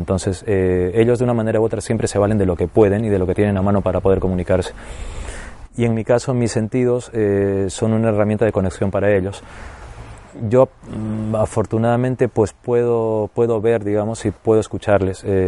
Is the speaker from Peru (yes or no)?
yes; Peru; moved away; cuando yo vine de Perú